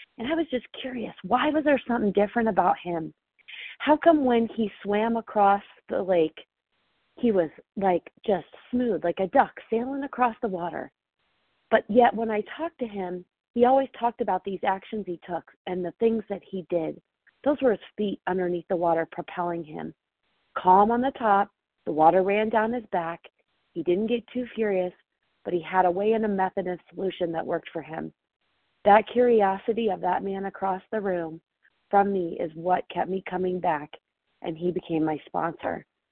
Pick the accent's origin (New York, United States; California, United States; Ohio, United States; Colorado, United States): Colorado, United States; I'm recovered from Colorado.